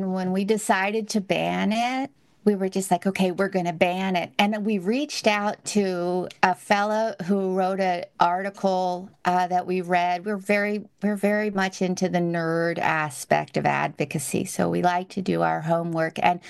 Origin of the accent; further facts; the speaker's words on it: Delaware, United States; We're from Delaware.